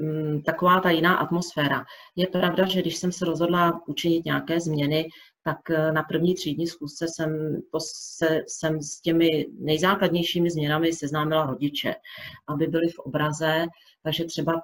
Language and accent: Czech; Chomutov, Ústí nad Labem Region, Czechia; to už tady zaznělo. Pocházím z Chomutova.